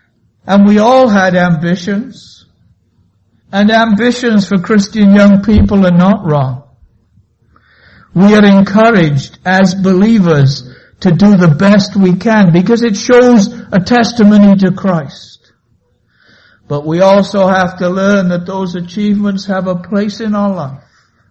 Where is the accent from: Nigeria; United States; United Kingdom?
United Kingdom; Wales; I'm a Welshman. We speak fast